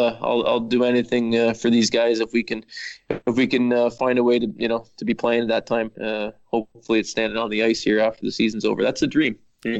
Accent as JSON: {"language": "English", "country": "Canada", "tie": "born or raised there", "said": "it's just kind of part of growing up in Canada."}